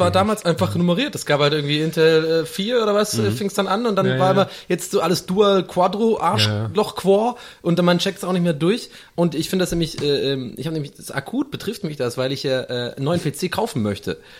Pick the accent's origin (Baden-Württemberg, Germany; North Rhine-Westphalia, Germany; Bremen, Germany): Baden-Württemberg, Germany; Tübingen; immer auf dem Weg zur Schule. War nämlich ein, bei uns in Tübingen so ein Computerladen